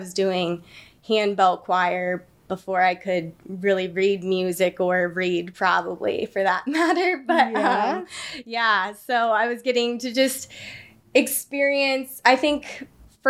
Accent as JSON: {"language": "English", "town": "Indianapolis", "region": "Indiana", "country": "United States", "tie": "born or raised there", "said": "I am from Indiana. I grew up over in the east side of Indianapolis around 42nd and Emerson."}